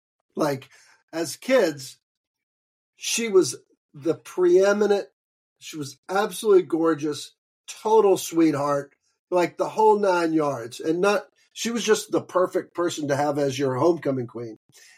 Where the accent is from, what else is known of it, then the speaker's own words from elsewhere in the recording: the South, United States; I grew up in the South.